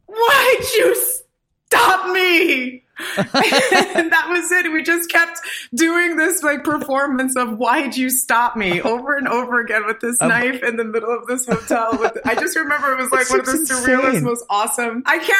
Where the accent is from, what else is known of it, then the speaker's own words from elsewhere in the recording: New York, United States; Like I grew up in New York, but I was like, and I was a latchkey kid, but I had to stay home.